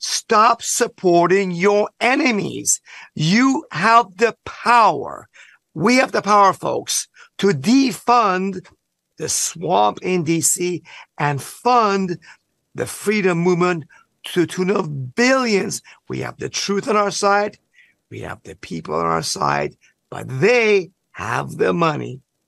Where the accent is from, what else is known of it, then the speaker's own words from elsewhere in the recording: Iran; now in United States; I come from Iran, Stu.